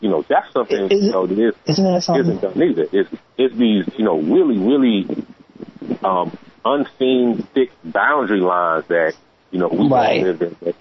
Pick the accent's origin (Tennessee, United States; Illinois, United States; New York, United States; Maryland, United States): Maryland, United States; I'm from the Maryland, D.C. area.